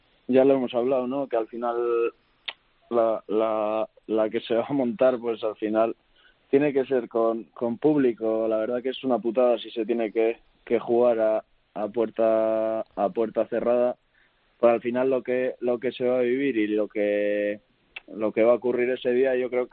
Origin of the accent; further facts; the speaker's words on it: Basque Country, Spain; los dos clubes, hombre, somos de aquí, del País Vasco